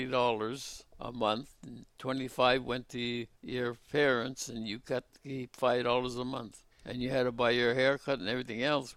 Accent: Michigan, United States; Well, I came from Northern Michigan, Upper Peninsula, Copper Country they called it. It's right close to Lake Superior.

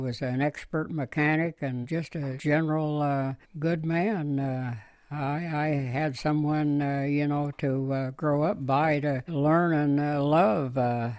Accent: Terra Bella, California, United States; I grew up basically in the Tarabella-Porterville area in California.

